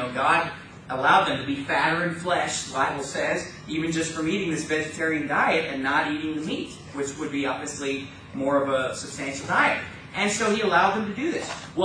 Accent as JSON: {"language": "English", "town": "Sacramento", "region": "California", "country": "United States", "said": "and I'm from Sacramento, California, which is about an hour away, hour and a half away."}